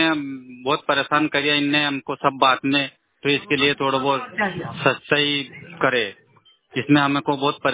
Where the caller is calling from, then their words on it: Rojar Khurd, Madhya Pradesh, India; राजगढ़ जिला और ग्राम रोजर खुर्द से